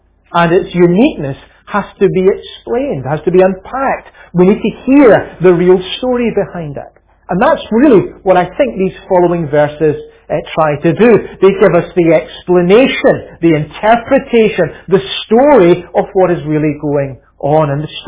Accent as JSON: {"language": "English", "region": "Scotland", "country": "United Kingdom", "tie": "born or raised there", "said": "Not far from where I grew up in Scotland, in Lanarkshire, South Lanarkshire"}